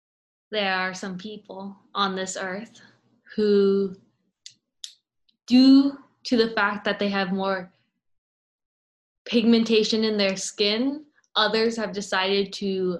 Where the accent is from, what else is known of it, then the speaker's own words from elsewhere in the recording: China; also born or lived in New York City; New York City. Wait, China.